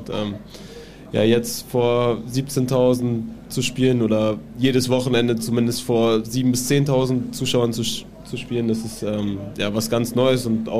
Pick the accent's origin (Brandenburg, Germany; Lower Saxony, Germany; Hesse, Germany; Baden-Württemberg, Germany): Lower Saxony, Germany; Braunschweig; Aus Braunschweig komme ich ursprünglich.